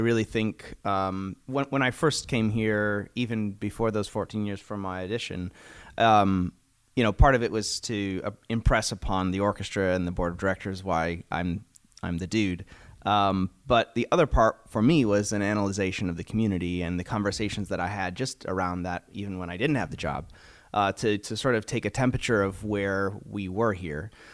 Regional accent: Ohio, United States; now in Canada; No, I'm originally from Ohio, but live in Canada.

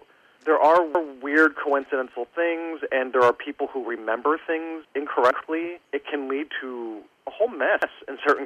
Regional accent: Pennsylvania, United States; now in New Jersey, United States; I live in New Jersey, but I grew up in Pennsylvania. So whenever I go home, I take Interstate 80 through the Poconos.

